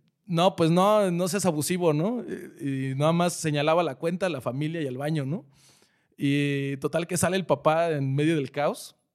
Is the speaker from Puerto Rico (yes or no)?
no; Mexico; no nada más como mexicanos, sino como personas nos encanta pelear.